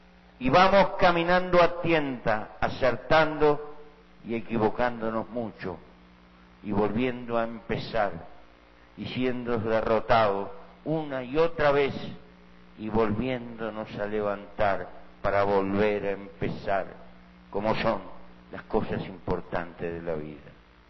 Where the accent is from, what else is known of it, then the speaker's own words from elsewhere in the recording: Uruguay; a mi pueblo, al Uruguay